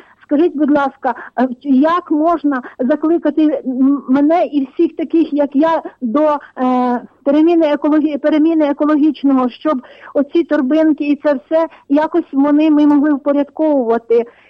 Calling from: Kamianets-Podilskyi, Khmelnytskyi Oblast, Ukraine; Кам'янець-Подільська, греко-католицька церква.

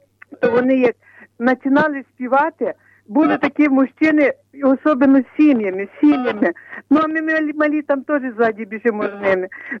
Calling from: Kamianets-Podilskyi, Khmelnytskyi Oblast, Ukraine; Це Пресвятого Серця Ісуса

